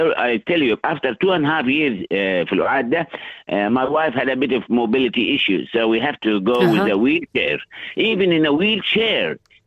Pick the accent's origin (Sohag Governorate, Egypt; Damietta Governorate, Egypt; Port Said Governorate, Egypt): Port Said Governorate, Egypt; Port Said; أنا من بورسعيد